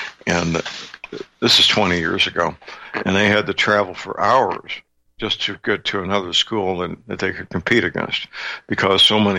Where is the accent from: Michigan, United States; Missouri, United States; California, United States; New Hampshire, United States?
Missouri, United States; I'll click on my home state, Missouri, here, and see what pops up.